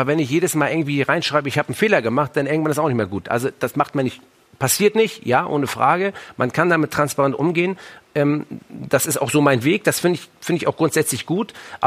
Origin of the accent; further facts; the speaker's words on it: Hamburg, Germany; Aus Hamburg, Mümmelmannsberg komme ja. ich.